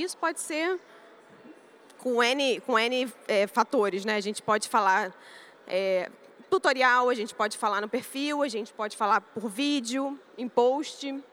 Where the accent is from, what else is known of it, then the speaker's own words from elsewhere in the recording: Brazil; eu sou brasileira, acho que não dá para perceber.